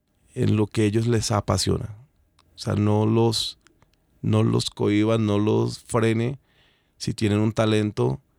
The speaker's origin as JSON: {"language": "Spanish", "country": "Colombia", "said": "de Colombia."}